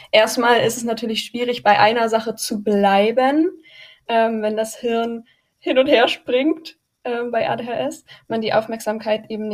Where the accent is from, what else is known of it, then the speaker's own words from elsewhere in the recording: Lübeck, Schleswig-Holstein, Germany; Ich komme aus Lübeck und bin Pferdewissenschaftlerin und Pferdetrainerin.